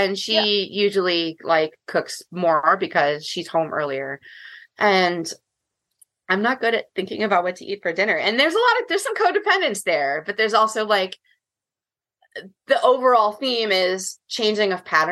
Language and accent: English; New York, United States; I'm a New Yorker and my wife's a Californian.